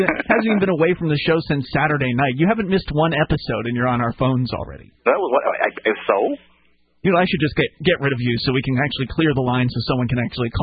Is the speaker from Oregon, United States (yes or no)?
no; Florida, United States; moved away; Well, I moved from Florida. It's not that cold.